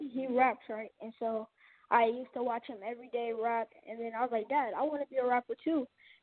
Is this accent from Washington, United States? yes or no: no; Stockton, California, United States; I'm 13 years old, and I'm from Stockton, California.